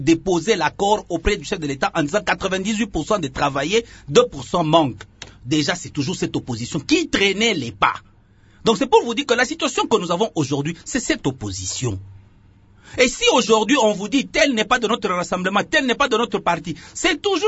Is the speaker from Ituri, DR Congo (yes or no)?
no; Kolwezi, Lualaba, DR Congo; Moi, je suis de Kolwezi.